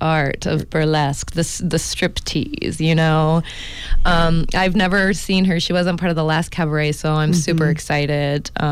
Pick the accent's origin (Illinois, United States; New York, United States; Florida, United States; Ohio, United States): Illinois, United States; Chicago; I'm from Chicago. I was a working actress in Chicago before I came out to Blue Lake to go to school at Del Arte.